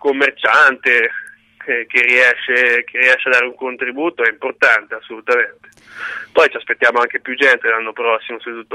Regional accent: Ancona, Marche, Italy; siamo tutti di Ancona, tutti legati all'Ancona

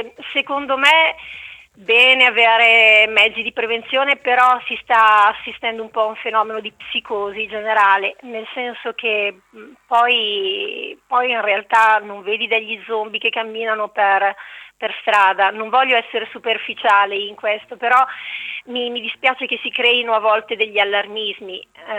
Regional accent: Bergamo, Lombardy, Italy; sono bergamasca

